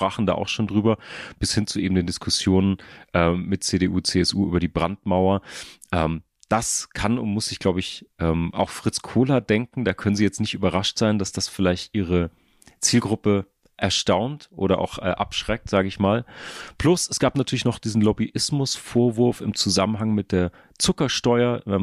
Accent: Hamburg, Germany; in meiner Heimatstadt Hamburg.

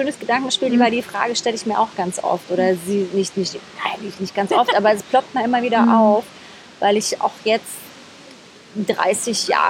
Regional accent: Berlin, Germany; also born or lived in Rostock / Leipzig / Erfurt; Dann sind wir nach Berlin gezogen, nach Ostberlin. Dann habe ich in Prenzlauer Berg, Berlin gewohnt. Bin dann da auch eingeschult worden.

